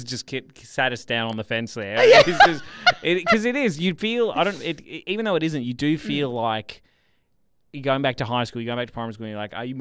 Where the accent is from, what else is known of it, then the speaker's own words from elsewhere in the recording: Ireland; but it's like, no, we're Irish, so we've got to pretend.